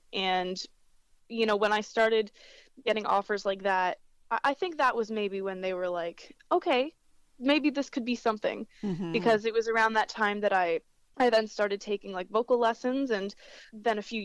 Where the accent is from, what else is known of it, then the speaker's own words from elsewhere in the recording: Kingston, Ontario, Canada; I'm from Kingston, Kingston, Ontario